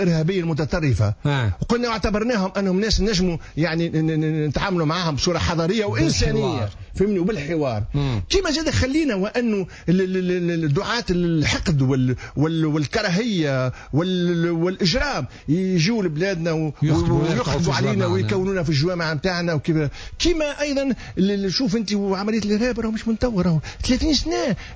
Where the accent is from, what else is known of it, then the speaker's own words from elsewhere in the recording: Tunisia; نحنا من تونس